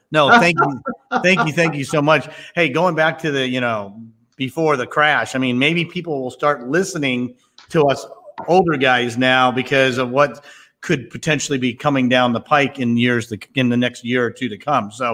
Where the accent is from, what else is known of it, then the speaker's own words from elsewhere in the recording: Arizona, United States; now in Texas, United States; I'm from Texas, or I live in Texas, from Arizona.